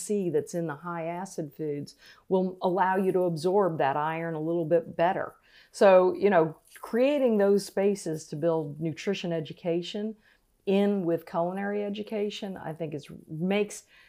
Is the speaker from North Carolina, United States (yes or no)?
yes; North Carolina, United States; I come from North Carolina originally, so we talk to everybody.